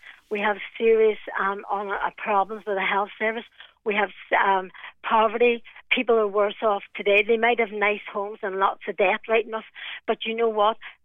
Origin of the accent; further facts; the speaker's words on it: Derry, Northern Ireland, United Kingdom; Yeah, I'm from the Brandywell Bogside, and just listening also to the programme.